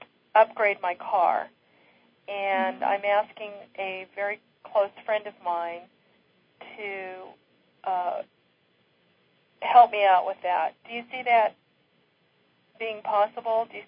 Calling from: Arizona, United States

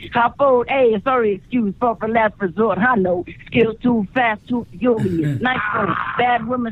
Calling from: Boston, Massachusetts, United States; I'm calling from Boston.

